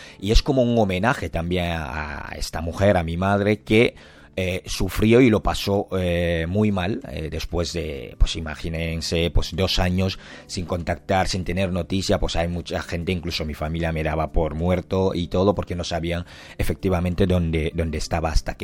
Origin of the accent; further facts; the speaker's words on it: Douala, Littoral, Cameroon; La luna está en Duala. Duala es mi ciudad natal.